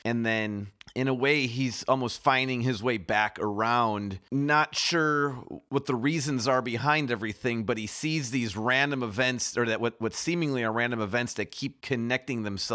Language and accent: English; Chicago, Illinois, United States; And like growing up in Chicago, I experienced white flight.